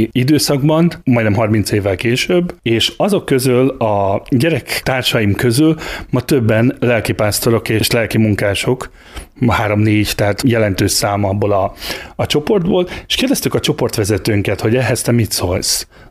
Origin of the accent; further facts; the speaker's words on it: Pécs, Baranya, Hungary; Én Pécsen nőttem fel, és Pécsen a kertváros környékén éltem és laktam